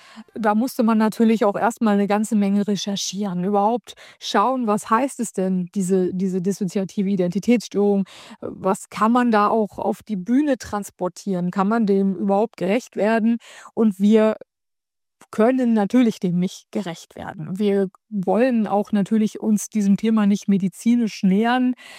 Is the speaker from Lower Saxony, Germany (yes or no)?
yes; Hanover, Lower Saxony, Germany; Ich bin ja auch Hannoveranerin, daher ist das für mich natürlich etwas ganz Besonderes.